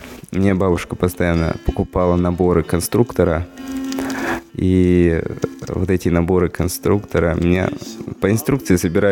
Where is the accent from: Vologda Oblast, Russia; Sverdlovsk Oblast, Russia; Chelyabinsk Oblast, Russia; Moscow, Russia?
Vologda Oblast, Russia; Vologda; Да, я сам из Вологды, угу. Родился в Вологде.